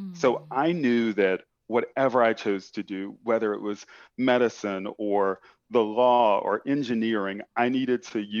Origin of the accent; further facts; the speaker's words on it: Kenner, Louisiana, United States; So I grew up in Kenner, Louisiana, which is actually a suburb of New Orleans.